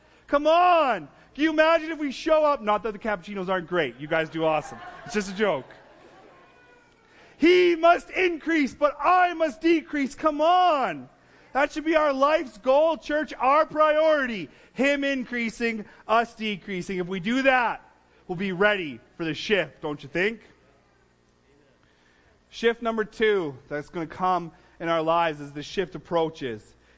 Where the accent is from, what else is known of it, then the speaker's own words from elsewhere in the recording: Drumheller, Alberta, Canada; So the Hoodoos, we're from Drumheller